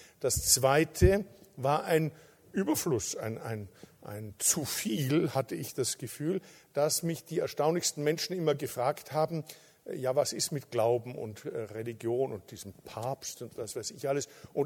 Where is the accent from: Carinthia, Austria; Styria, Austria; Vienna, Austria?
Carinthia, Austria; Ich bin in Kärnten aufgewachsen